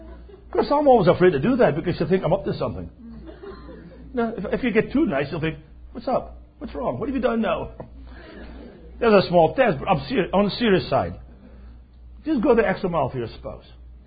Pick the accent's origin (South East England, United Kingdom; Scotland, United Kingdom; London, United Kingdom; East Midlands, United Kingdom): Scotland, United Kingdom; And remember, I'm Scottish as well.